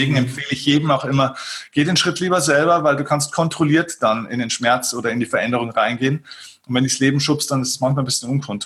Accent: Vilsbiburg, Bavaria, Germany; Dann habe ich mir den Kinosaal meiner Heimatstadt Vilsbiburg gemietet

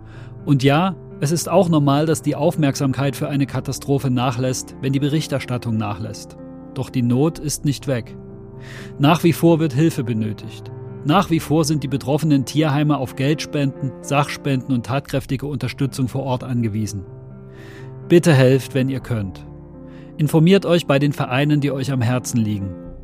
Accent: Dresden, Saxony, Germany; Ich habe die Flutkatastrophe von 2002 in meiner Heimatstadt Dresden miterlebt.

